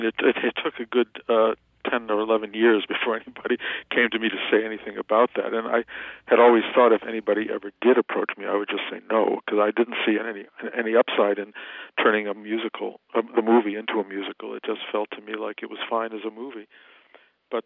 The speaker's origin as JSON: {"language": "English", "town": "Detroit", "region": "Michigan", "country": "United States", "tie": "born or raised there", "said": "And when I came to Detroit at one point to do an interview about Ghost, which Detroit being my hometown"}